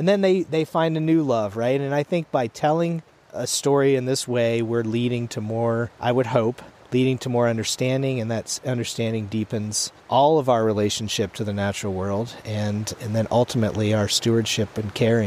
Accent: East Coast, United States; And growing up on the East Coast, it's a little harder to define a natural history because the natural histories of the East Coast are so much older.

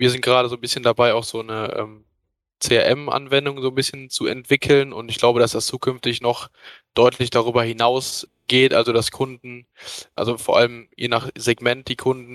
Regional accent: North Rhine-Westphalia, Germany; ich bin 23 Jahre alt. Ich komme aus der Nähe von Köln

